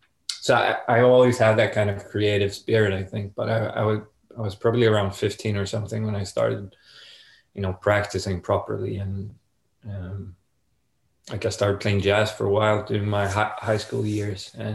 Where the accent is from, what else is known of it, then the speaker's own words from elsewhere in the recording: Sweden; English is a second language; I'm from Sweden, yeah. I mean, it's a pretty good place for music, I think.